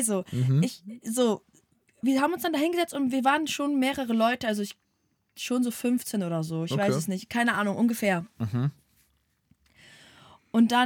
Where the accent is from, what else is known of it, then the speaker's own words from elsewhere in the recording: Hamburg, Germany; Ich komme aus Hamburg, Digga.